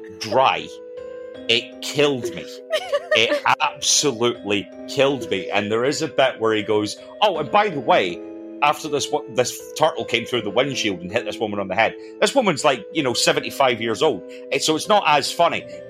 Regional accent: Scotland, United Kingdom; I am Scottish, mostly because I come from Scotland.

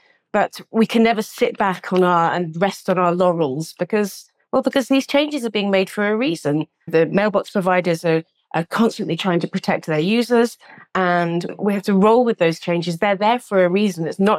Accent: United Kingdom; which as a Brit abroad, really enjoyed.

